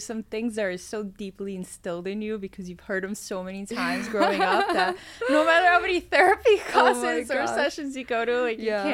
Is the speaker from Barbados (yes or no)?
no; Bulgaria; now in United States; I love talking about where I'm from. I have such a deep connection to it. I'm originally from Bulgaria.